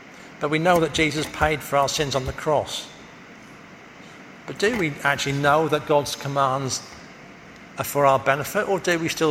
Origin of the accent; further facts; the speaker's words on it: East of England, United Kingdom; We're British, we do that. We're from Norfolk, we do it that way.